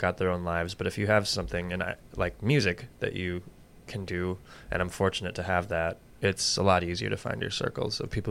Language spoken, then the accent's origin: English; Kalamazoo, Michigan, United States; I grew up in Kalamazoo, Michigan. Love Michigan. Good place to be from. Happy to be here. I was always fascinated with the Twin Cities.